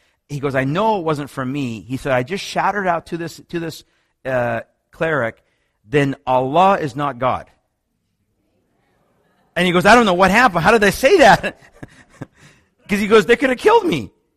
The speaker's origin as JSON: {"language": "English", "country": "Iran", "tie": "born or raised there", "second_language": "English", "moved": "yes", "said": "I witnessed it growing up in Iran, and I witnessed it when we left Iran"}